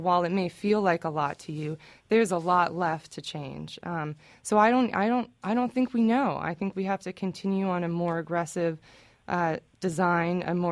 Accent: Brooklyn, New York, United States; I'm a native New Yorker. I grew up in Park Slope, Brooklyn

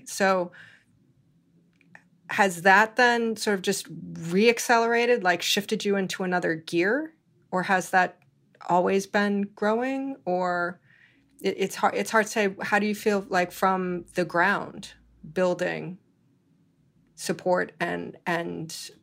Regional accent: Hawaii, United States; I was born and raised in Hawaii, and am actually technically an Asian Pacific Islander, and am part Hawaiian

